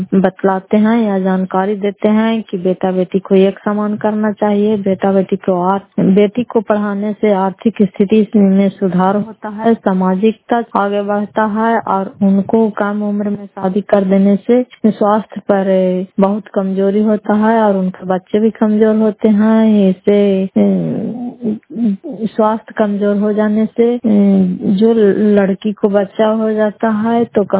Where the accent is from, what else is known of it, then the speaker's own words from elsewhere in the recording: Fatehpur, Bihar, India; घर फतेहपुर, पंचायत मकरौता, जिला नालंदा, करात प्रखंड की निवासी हूँ।